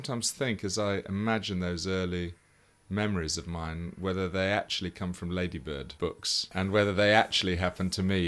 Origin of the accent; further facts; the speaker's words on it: Oxford, South East England, United Kingdom; born there; also born or lived in Singapore; I was born in Oxford.